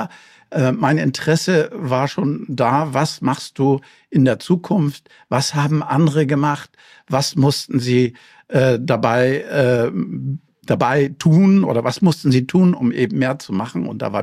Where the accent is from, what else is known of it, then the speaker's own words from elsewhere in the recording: Langsdorf, Mecklenburg-Vorpommern, Germany; now in Hamburg, Germany; aufgewachsen bin ich in Langsdorf, Mecklenburg-Vorpommern, etwa 20 Kilometer von Rostock entfernt.